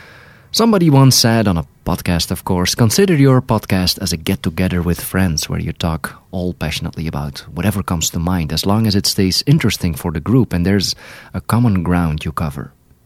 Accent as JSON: {"language": "English", "country": "Netherlands", "first_language": "Dutch", "second_language": "English", "said": "Now, this was all in Dutch, my native language, as you can tell from my heavy accent."}